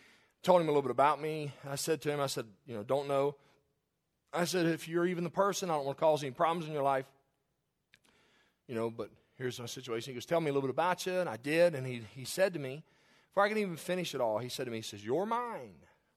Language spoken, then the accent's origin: English; Claryville, Kentucky, United States; I grew up in Claryville. Claryville was a town, at that time, maybe 1,000 people.